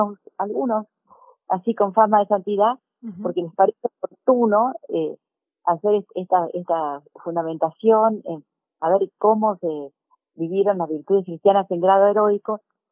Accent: Corning, New York, United States; born there; Tuvo un año en Estados Unidos en una fábrica de vidrio donde yo nací, en Corning

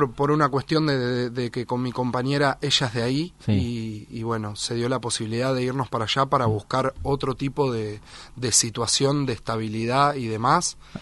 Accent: Olavarría, Buenos Aires Province, Argentina; born there; Bueno, mirá, nací en Olavarría en el año 90.

